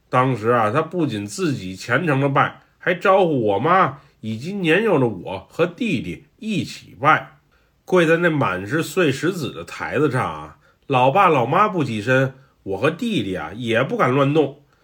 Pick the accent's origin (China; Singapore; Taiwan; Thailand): Thailand; Chiang Mai; also born or lived in Bangkok; 我在很小的时候是在清迈长大的，对那时的记忆啊，我是特别的模糊